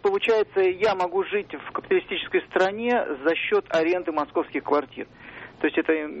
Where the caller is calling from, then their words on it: London, United Kingdom; Я звоню из Лондона